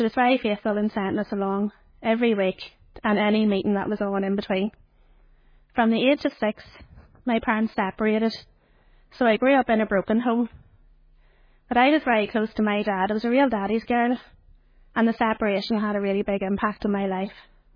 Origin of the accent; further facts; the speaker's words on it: Donnacona, Quebec, Canada; So I was born in May 1985. I'm the youngest of five children, and we lived in the village of Donnacona.